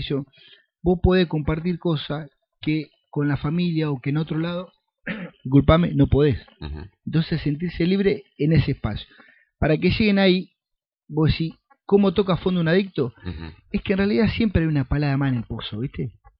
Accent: Buenos Aires, Argentina; yo soy de Buenos Aires

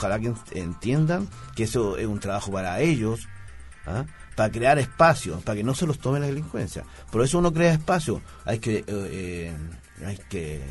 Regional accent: El Pinar, Santiago Metropolitan, Chile; Yo provengo de El Pinar, entonces El Pinar es una población donde la gran mayoría de la gente tiene este compromiso social.

